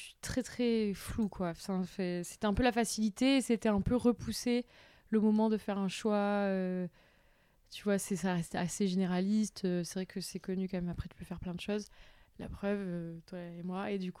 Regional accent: Toulouse, Occitanie, France; je voulais pas y rester à Toulouse parce que j'étais de Toulouse.

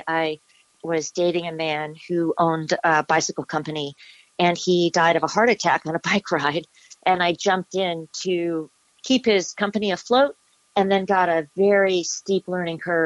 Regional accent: Los Angeles, California, United States; also born or lived in Shaker Heights, Ohio; Well, my parents moved to Los Angeles in 1969. So I did junior high and high school in L.A.

